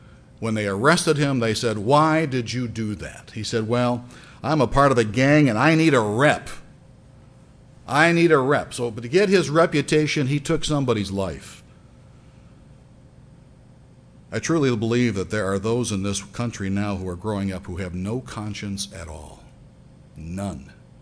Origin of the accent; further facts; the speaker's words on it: Detroit, Michigan, United States; When I graduated from Ambassador, I went back home to my hometown of Detroit, Michigan, and I was a member of the Detroit East Church back in the Worldwide Church of God days.